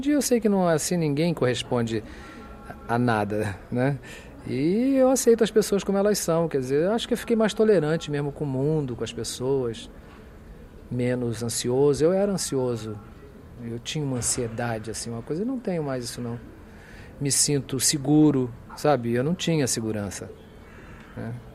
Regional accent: Brazil; mas antes de ser mato-grossense ou nordestino, eu sou brasileiro

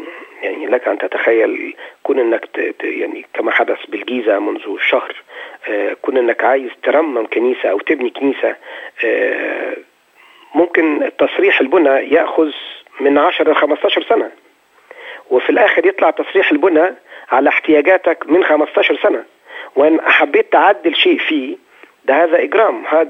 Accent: Egypt; للحكماء عندنا في مصر، هم اللي يقولوا إذا كان في أهداف سياسية وإزاي يدافعوا عننا

